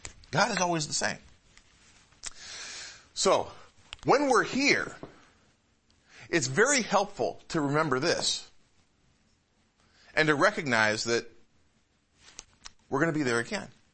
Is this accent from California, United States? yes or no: no; Puyallup, Washington, United States; I'm from Puyallup. What's a Puyallup? never heard of a Puyallup before. It's kind of nice to be from a place that there's only one of those in the world.